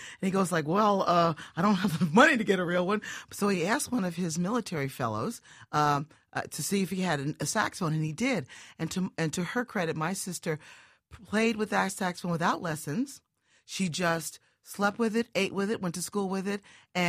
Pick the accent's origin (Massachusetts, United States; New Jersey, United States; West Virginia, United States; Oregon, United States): New Jersey, United States; Long Branch; In Long Branch, I didn't know about racism and sexism. We had a great time growing up in Long Branch